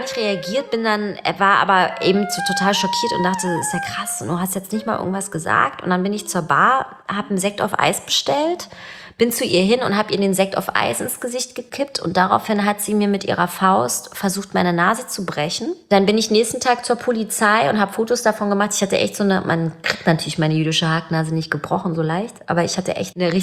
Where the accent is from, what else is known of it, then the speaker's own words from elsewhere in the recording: Berlin, Germany; Ich bin 1981 in Ost-Berlin geboren und in Pankow aufgewachsen.